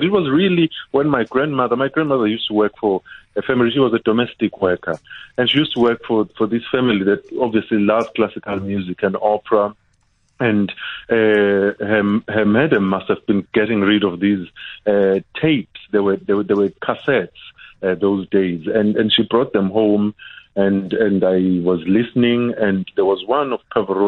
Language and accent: English; South Africa; moved away; I'm from South Africa, and I'm here for a little period, and I would like to be heard.